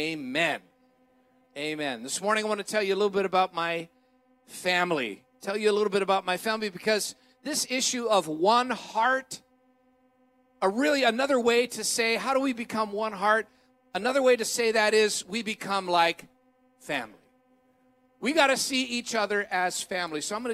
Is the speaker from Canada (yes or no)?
no; California, United States; So they were broke, but they raised their family, and we grew up in the East Bay, and I grew up, spent my life in the Bay Area.